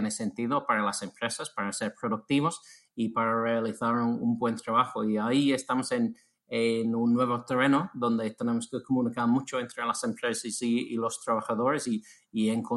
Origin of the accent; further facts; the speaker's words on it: England, United Kingdom; Spanish is a second language; now in Spain; No tengo segunda residencia en España, como notarás de mi acento. Yo soy de Inglaterra.